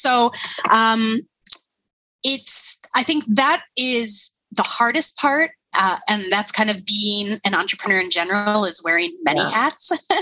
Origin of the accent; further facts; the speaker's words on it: Minnesota, United States; moved away as an adult; now in Finland; Well, like you said, I'm now living in Finland. I'm originally from Minnesota. I moved here in 2015.